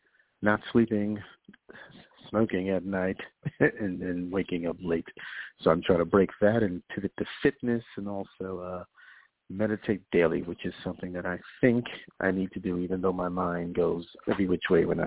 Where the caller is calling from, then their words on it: New York, United States; I'm calling from New York.